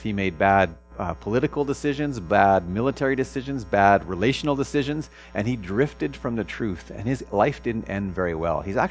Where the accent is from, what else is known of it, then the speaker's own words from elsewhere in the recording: Prince George, British Columbia, Canada; So I'm from Prince George originally. So if you don't know BC geography, if you look at BC and put an X through BC, pretty much the middle of the X is Prince George.